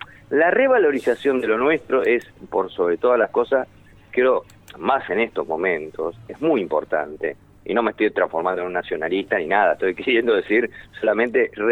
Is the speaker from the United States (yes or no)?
no; Rosario, Santa Fe, Argentina; now in Buenos Aires, Argentina; yo soy rosarino en realidad. Ajá. Y vine a Buenos Aires